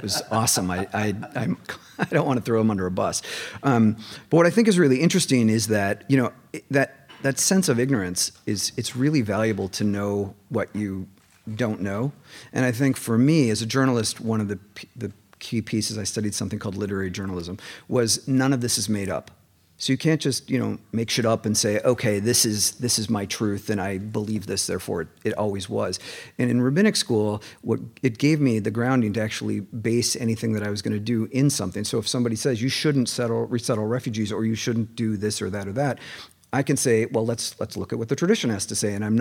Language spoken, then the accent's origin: English; Minneapolis, Minnesota, United States; I'm from Minneapolis, where it was, by the way, as my brother was emailing me basically every day last week.